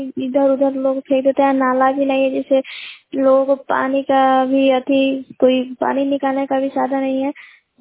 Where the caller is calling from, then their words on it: Sawajpur, India; मैं रिपोर्टर … सवाजपुर पंचायत के सवाजपुर गांव से बोल रही हूँ।